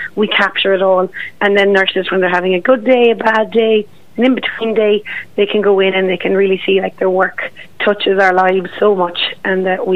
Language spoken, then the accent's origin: English; Ireland; oh, positive recognition campaign, it's very American and we're Irish.